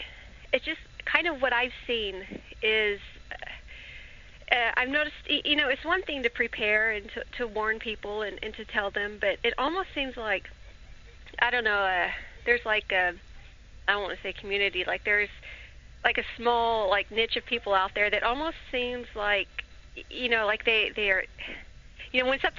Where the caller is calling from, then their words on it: Oregon, United States; Hi, Kevin. … I'm calling from Oregon.